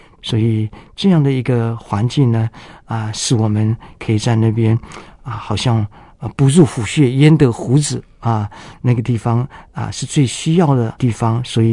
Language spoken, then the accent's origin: Chinese; Nantou County, Taiwan; 所以我们就在南投出生算是军人子弟，住在眷村里面